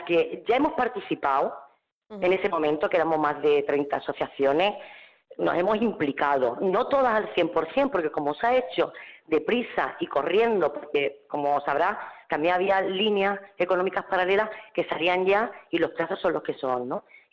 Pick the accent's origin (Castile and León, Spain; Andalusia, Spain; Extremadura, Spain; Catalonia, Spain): Andalusia, Spain; Barbate; porque yo soy de Barbate, de Cádiz